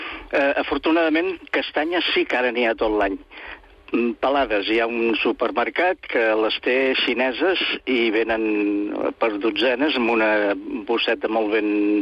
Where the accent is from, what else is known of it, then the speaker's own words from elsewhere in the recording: Manresa, Catalonia, Spain; Jo sóc de Manresa i allà també en teníem una.